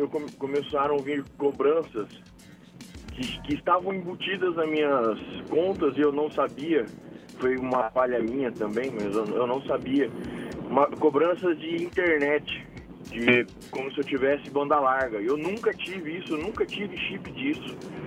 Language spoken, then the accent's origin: Portuguese; São Paulo, Brazil; Sou daqui de São Paulo, morador ali na Chácara Inglesa.